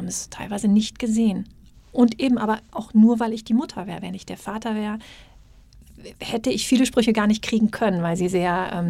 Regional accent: Hesse, Germany; Die kann ich als Hessin natürlich meinem Kind weniger beibringen.

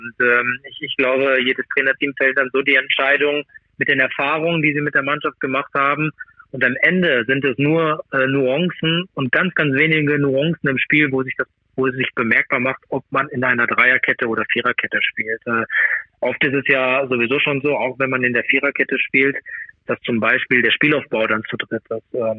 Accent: Germany; Ich bin Deutscher, und von daher bin ich natürlich auch Deutschland auch zugewandt.

